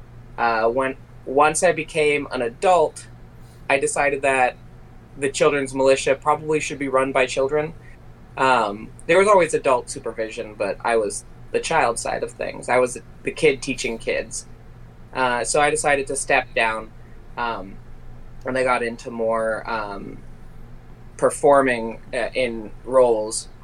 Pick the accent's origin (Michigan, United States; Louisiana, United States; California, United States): California, United States; also born or lived in Washington; I grew up in California. I got married very young. And the first few years after I got out of high school, when I got married, I was living up in Washington State. Then I moved back to California because I missed it.